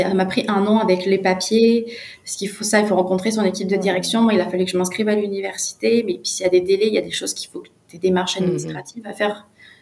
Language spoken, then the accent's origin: French; France; moved away as an adult; Moi, je viens de France, donc je suis étudiante internationale ici.